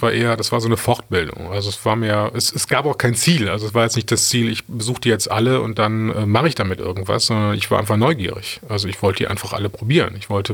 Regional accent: Cologne, North Rhine-Westphalia, Germany; ich als Kölner

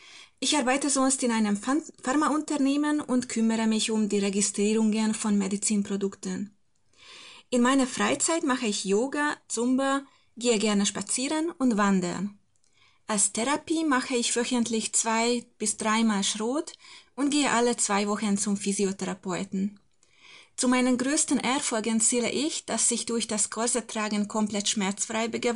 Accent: Hungary; moved away as an adult; now in Bavaria, Germany; geboren im Jahr 92 und gerade 32 Jahre alt. Ich komme ursprünglich aus Ungarn, wohne aber seit mehr als 10 Jahren in Deutschland, aktuell in Bayern.

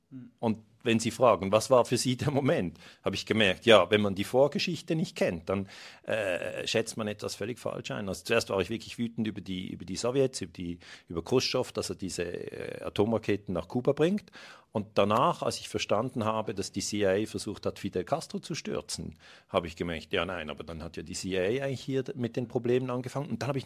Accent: Switzerland; ich bin Schweizer Bürger, ich bin 50 Jahre alt, ich bin zweifacher Familienvater

